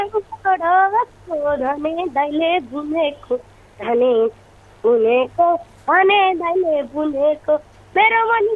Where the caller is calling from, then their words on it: Netachok, Karnali Province, Nepal; सुर्खेतको नेताचोकबाट